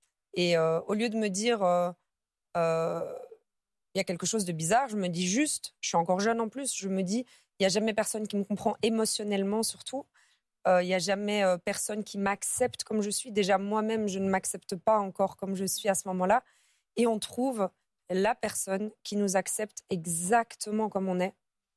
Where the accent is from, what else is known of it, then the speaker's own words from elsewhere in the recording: Brussels, Belgium; Donc, moi, je suis originaire de Bruxelles et je travaille dans un des plus grands hôpitaux de Bruxelles.